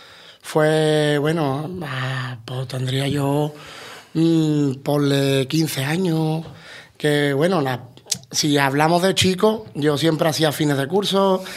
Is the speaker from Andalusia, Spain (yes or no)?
yes; Cádiz, Andalusia, Spain; soy original de Cádiz, pues me puse